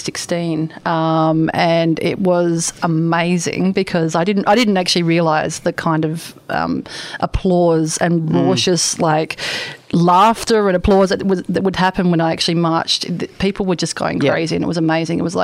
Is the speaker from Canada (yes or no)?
no; South Australia, Australia; I'm actually originally from South Australia. So I've been in the state for about 7 years